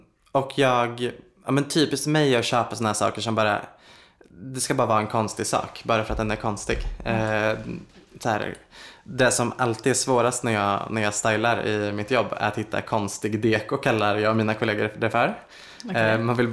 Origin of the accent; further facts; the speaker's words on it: Linköping, Östergötland, Sweden; now in Gothenburg, Sweden; Men jag växte upp i Linköping. Det är inte så liten stad, men mindre än Göteborg där jag bor nu.